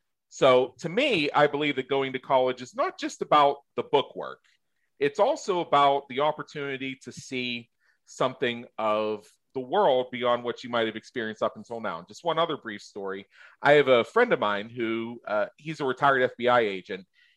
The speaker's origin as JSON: {"language": "English", "region": "Pennsylvania", "country": "United States", "tie": "born or raised there", "said": "I grew up in Southwest Pennsylvania, and it was a natural decision for me to go to Penn State."}